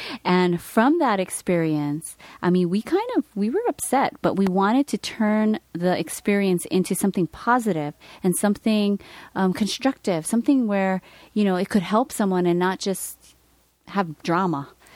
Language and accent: English; Hawaii, United States; And it's funny because we're both born and raised in Hawaii.